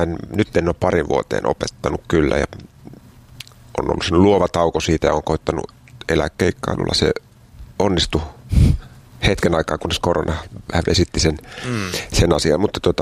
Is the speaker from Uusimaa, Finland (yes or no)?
yes; Helsinki, Uusimaa, Finland; now in Mäntsälä, Finland; No mä oon Helsingistä itse asiassa tästä aika läheltä, Meilahdista kotoisin ja siellä käynyt kaikki koulut. Mutta nyt ollaan 20 vuotta asuttu Mäntsälässä.